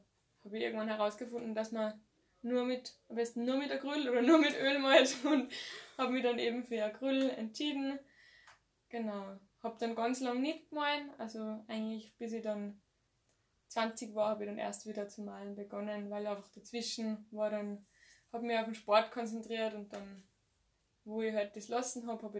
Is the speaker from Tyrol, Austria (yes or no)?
yes; St. Jakob in Haus, Tyrol, Austria; now in Innsbruck, Austria; also ich wohne in Innsbruck. Ursprünglich komme ich aus dem Tiroler Unterland, aus St. Jakob in Haus. Bin aber jetzt in einer WG in Innsbruck